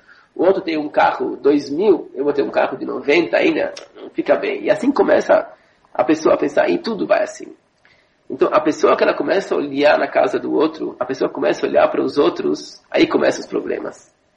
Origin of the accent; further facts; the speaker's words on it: Brazil; moved away; Quer dizer, ele sabia de onde que eu venho, do Brasil, da casa, que nunca me faltou nada, né?